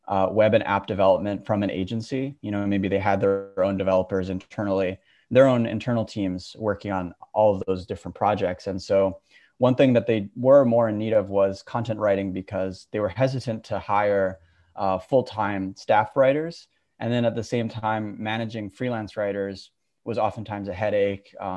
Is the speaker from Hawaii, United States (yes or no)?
yes; Honolulu, Hawaii, United States; now in New York, United States; I actually took off to Hawaii, where I grew up. I'm from Honolulu originally